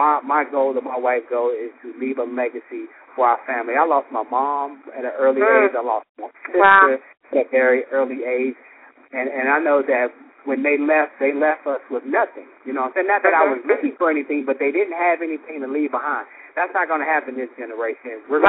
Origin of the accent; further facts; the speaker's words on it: Washington, District of Columbia, United States; I grew up in Southeast D.C. I'm a born hustler.